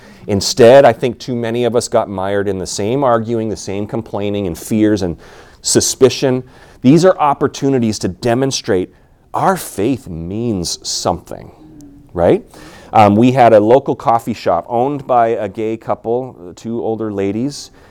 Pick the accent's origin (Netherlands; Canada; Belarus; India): Canada; now in United States; Certainly recently in Minnesota. I'm originally from Canada.